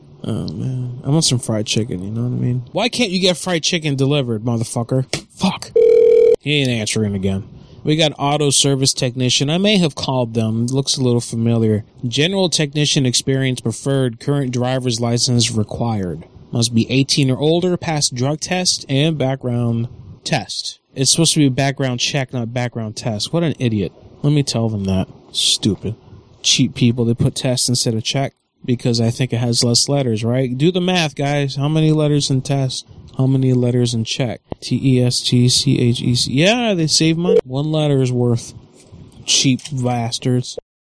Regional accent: Boston, Massachusetts, United States; Originally, I'm from Boston.

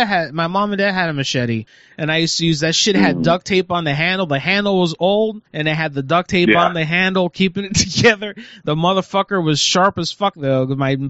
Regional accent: Puerto Rico; Growing up in Puerto Rico, the machete was the ubiquitous defense weapon that every Puerto Rican has in their house in the country.

